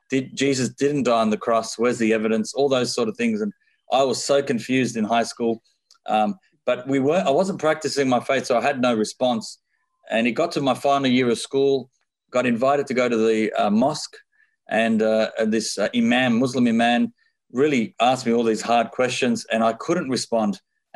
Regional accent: Sydney, New South Wales, Australia; I am born and raised in Sydney, Australia. I have a Lebanese and Colombian background. So my father's born and raised in Colombia, South America. My mother was born and raised in Lebanon.

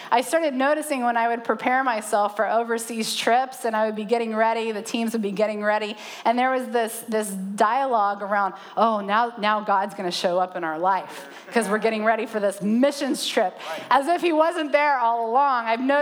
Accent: the South, United States; I feel like I have to say it in a southern accent. I'm from the Bible Belt.

